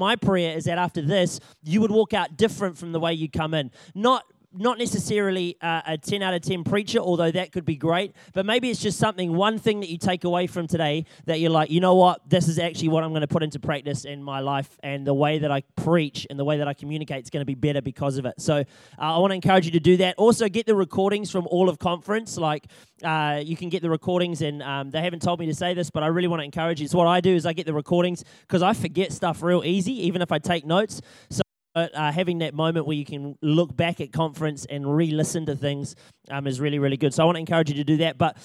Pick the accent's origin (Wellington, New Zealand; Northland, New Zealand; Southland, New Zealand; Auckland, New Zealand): Wellington, New Zealand; I am from Wellington, and I've done 3 years of the internship program, which is now called the Arise Ministry School in Wellington.